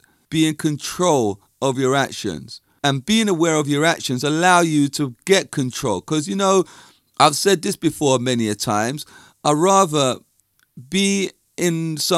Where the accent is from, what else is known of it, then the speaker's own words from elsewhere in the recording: London, United Kingdom; born there; You know what a Londoner is. I was born in London. Proud of it.